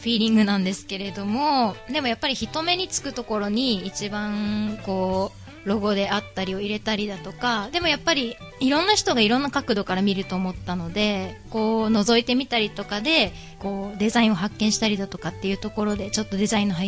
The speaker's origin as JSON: {"language": "Japanese", "town": "Shimada", "region": "Shizuoka", "country": "Japan", "tie": "born or raised there", "said": "自分はこう静岡出身、島田市出身なので、"}